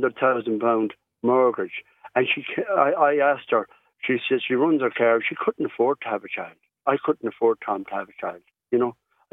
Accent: Connacht, Ireland; See, I come from Mayo originally, the west of Ireland. And I'm come from a family of 10.

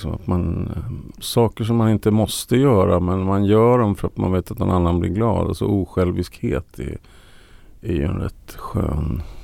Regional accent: Sweden; Ja, jag är ju svensk för 17. Det är ju vår nationalsport.

